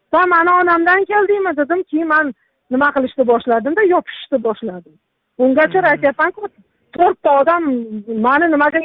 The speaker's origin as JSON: {"language": "Uzbek", "town": "Jizzakh", "region": "Jizzakh Region", "country": "Uzbekistan", "said": "sen qo'qonlik bo'lsang, men jizzaxlikman dedim."}